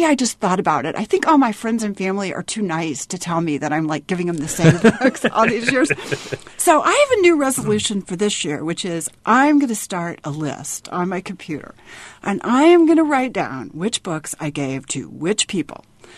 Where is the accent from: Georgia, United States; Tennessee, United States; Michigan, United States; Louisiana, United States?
Tennessee, United States; Memphis; It's about a family in Memphis, Tennessee, which is my hometown.